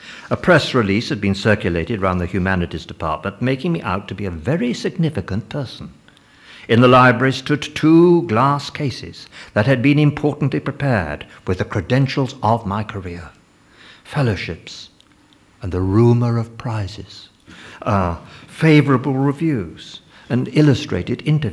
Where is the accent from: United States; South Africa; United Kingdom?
United Kingdom; accent: British; My one immediate asset seemed to be my British voice. My peculiar accent was something, however, of a cultural barrier.